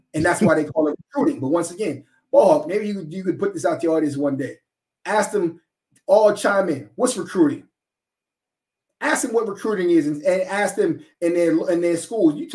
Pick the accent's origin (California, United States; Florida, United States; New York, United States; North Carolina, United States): New York, United States; I come from New York, where if you go around the country, when decisions are made, they make them.